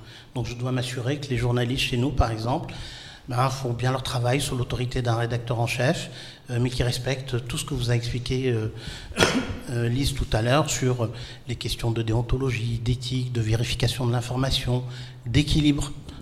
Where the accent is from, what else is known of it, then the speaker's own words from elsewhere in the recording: Algeria; now in France; je ne suis pas français, j'ai été naturalisé, je suis algérien. Et donc, du coup, je me sens algérien, je me sens français, je me sens totalement citoyen du monde.